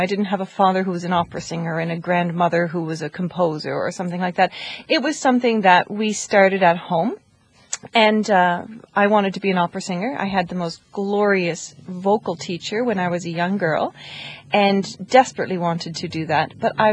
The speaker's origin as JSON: {"language": "English", "region": "Newfoundland and Labrador", "country": "Canada", "said": "I'm Canadian. I come from Newfoundland, which is the island province on the very east coast. Its landmass is about the size of France, but the population is only the size of Malta."}